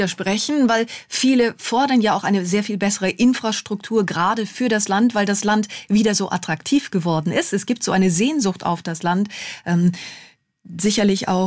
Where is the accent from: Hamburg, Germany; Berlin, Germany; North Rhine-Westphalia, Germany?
North Rhine-Westphalia, Germany; Ich kenne es aus meiner Heimat im Sauerland.